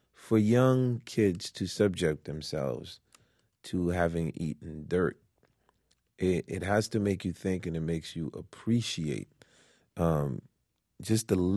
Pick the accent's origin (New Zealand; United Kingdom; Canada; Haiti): Haiti; English is a second language; now in Brooklyn, United States; Yes, when I came from Haiti, my dad brought us to Marlboro Projects in Brooklyn. He clearly had a plan for the kids. We couldn't speak English that well, me and my brother.